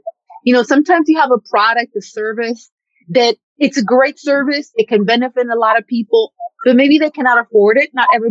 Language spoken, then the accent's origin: English; Mexico; first language Spanish; English is a second language; now in United States; We moved from Mexico. Spanish is my first language. English is my second language. So we moved from one country to the United States